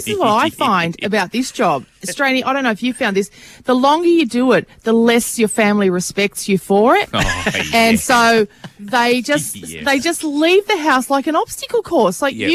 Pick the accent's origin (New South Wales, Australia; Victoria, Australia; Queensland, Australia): Queensland, Australia; When I was in Queensland, I grew up in Queensland